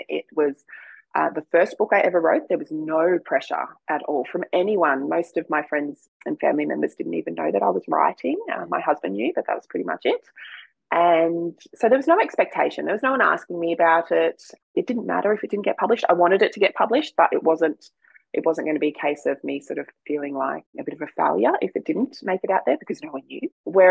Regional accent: Townsville, Queensland, Australia; a lot of the inspiration came from my hometown of Townsville and just the general sort of the setting around here and the landscape around here.

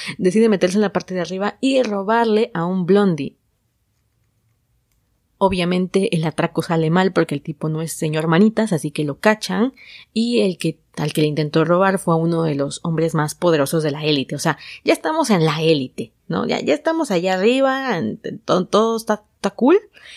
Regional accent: Mexico; Yo soy de México, soy del país de México, pero no vivo en la Ciudad de México.

